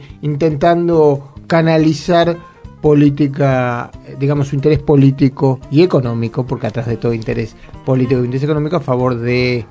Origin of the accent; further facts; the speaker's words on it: Vicente López, Buenos Aires Province, Argentina; en mi pueblo chico, en Vicente López